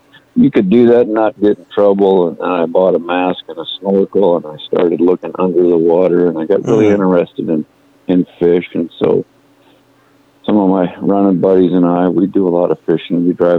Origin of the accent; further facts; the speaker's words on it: Virginia, United States; born there; also born or lived in Oregon; I grew up all over the all country. Over. But yeah, I was born in Virginia, and mom said she had to move 18 times in 16 years or something like that.